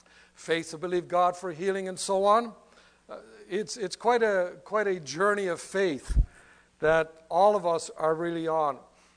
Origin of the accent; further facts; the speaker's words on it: Newfoundland and Labrador, Canada; And June and I came here from Labrador City 23 years ago. And we're transplants, I guess, from Newfoundland, and have enjoyed the area and so on.